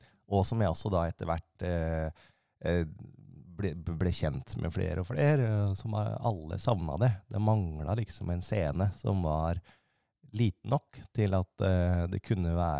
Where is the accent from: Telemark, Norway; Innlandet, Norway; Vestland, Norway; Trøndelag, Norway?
Innlandet, Norway; Trysil; also born or lived in Oslo; jeg kommer jo opprinnelig fra Trysil.